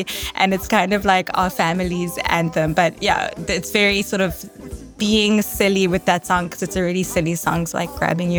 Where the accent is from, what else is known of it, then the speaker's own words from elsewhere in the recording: South Africa; It's always, as a South African, it's always a really, really great thing